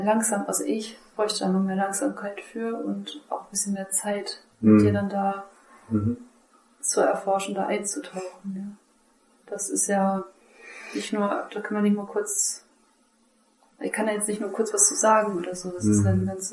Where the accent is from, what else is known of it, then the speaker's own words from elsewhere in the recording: Northern Germany, Germany; born there; Also gebürtig bin ich in Deutschland geboren, hier im Norden. Meine Mutter ist Deutsch, mein Vater ist Englisch und wir sind immer wieder umgezogen. Dann haben wir auch kurz in England gelebt und deswegen dieser Kuddelmuddel, wenn ich spreche.